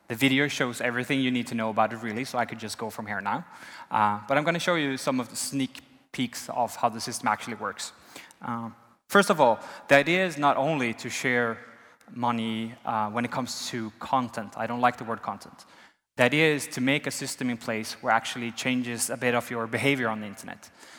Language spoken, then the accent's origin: English; Sweden; English is a second language; I come from Sweden. We have a socialist background. We don't like classes in Sweden.